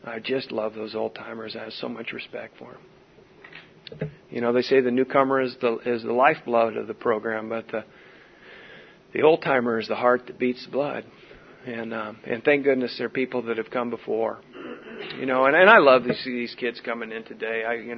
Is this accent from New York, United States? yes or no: no; Ocean Beach, California, United States; I told you that I grew up in Ocean Beach in the 70s, so.